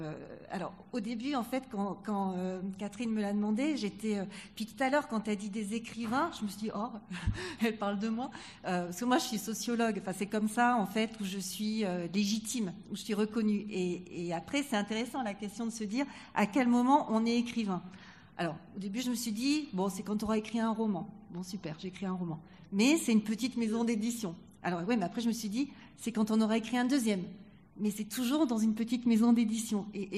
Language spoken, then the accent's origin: French; Hauts-de-France, France; moi, je viens du Nord, mais d'un tout petit village. Donc, Valenciennes, c'était la grande ville.